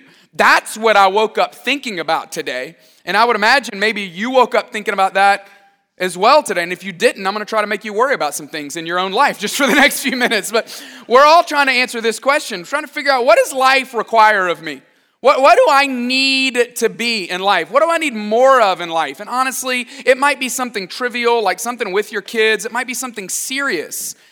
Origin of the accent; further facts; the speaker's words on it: Tuscaloosa, Alabama, United States; I grew up in Tuscaloosa, Alabama. They play football there, and that is about all we do in Tuscaloosa.